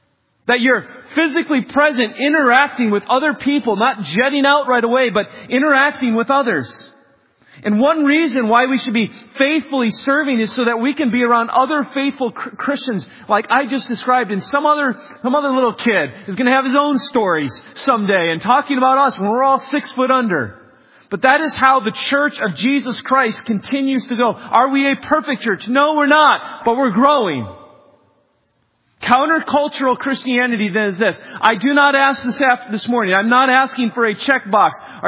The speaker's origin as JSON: {"language": "English", "region": "Wisconsin", "country": "United States", "tie": "born or raised there", "said": "What I mean by rugged faithfulness was this: as I grew up in Wisconsin, he'd arrive early and he'd have his snow boots on over his dress shoes."}